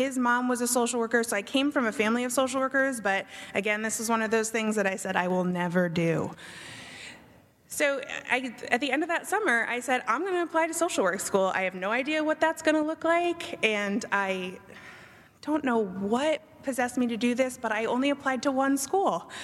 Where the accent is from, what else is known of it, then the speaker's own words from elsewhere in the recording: Connecticut, United States; So, I am originally from Connecticut.